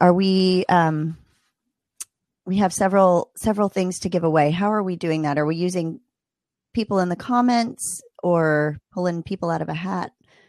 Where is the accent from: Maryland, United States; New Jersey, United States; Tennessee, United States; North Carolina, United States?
Maryland, United States; Ooh, I'm from Maryland.